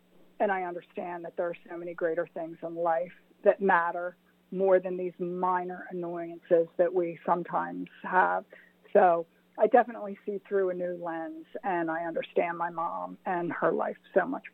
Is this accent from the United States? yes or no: yes; Lafayette Hill, Pennsylvania, United States; So I grew up in Lafayette Hill. And like you already mentioned, I am proudly a St. Philip Neri original person.